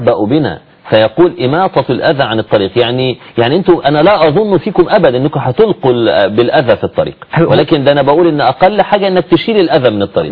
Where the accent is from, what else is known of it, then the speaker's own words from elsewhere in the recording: Egypt; لأن يعني مثلا عندنا في مصر النظافة وموضوع القمامة